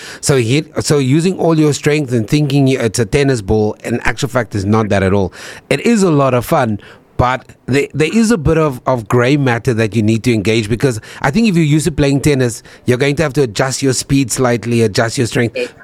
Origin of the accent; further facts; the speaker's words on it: Cape Town, Western Cape, South Africa; I'm a Cape Flats boy too, and I grew up in the streets of Cape Town